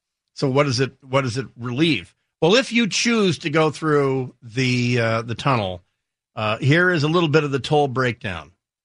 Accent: Port Angeles, Washington, United States; Here in the Pacific, I grew up dependent on the Hood Canal Bridge out in Port Angeles

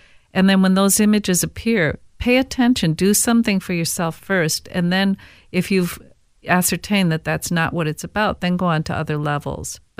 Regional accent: St. Paul, Minnesota, United States; Now, growing up in St. Paul, that was nothing special, I thought, because I always loved those houses.

